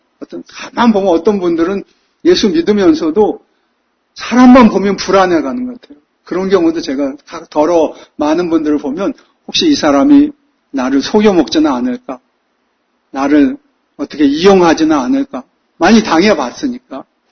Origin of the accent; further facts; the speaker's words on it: Seoul, South Korea; 저는 어렸을 때 서울 전두리에 살았는데 제가 어릴 때는 서울에도 논과 밭이 있었습니다.